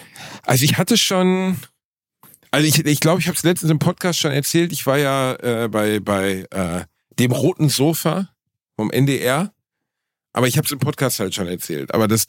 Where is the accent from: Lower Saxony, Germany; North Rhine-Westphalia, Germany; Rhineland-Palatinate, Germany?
North Rhine-Westphalia, Germany; Gelsenkirchen; dass mich das dann an meine Heimat Gelsenkirchen erinnern würde